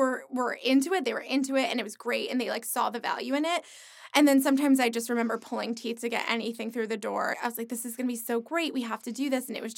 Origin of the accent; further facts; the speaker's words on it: New York, United States; now in Los Angeles, United States; Like, I'm a New Yorker. I live in New York. Like, this is what I do.